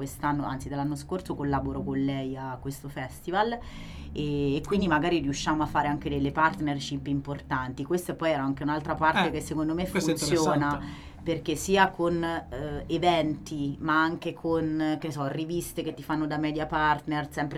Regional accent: Foligno, Umbria, Italy; moved away; io poi vabbè sono di Foligno, ormai non ci vivo da anni

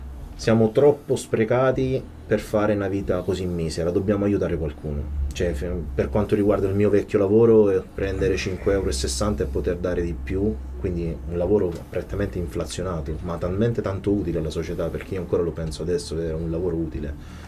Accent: Turin, Piedmont, Italy; born there; Però sono nato a Torino, quindi fondamentalmente il terrone per me è lui.

